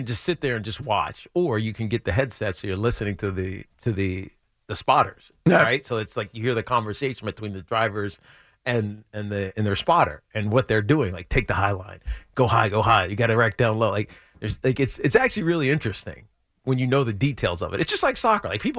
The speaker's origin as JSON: {"language": "English", "region": "Virginia", "country": "United States", "tie": "born or raised there", "said": "I mean, I grew up in Southwest Virginia."}